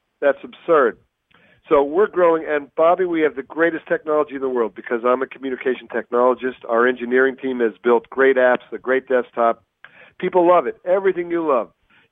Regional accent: New York, United States; born there; I was just in New York over the weekend. I love New York. You know, I was born in New York.

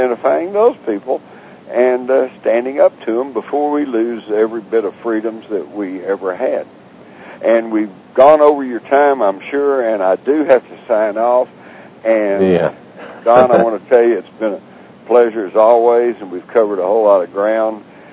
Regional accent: Texas, United States; When growing up in Texas, many of my closest friends were Jewish

